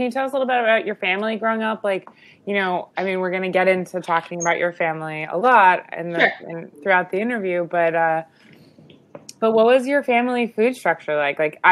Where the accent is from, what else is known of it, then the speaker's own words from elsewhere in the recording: New York, United States; even being a New Yorker myself, I've not spent much time in Boston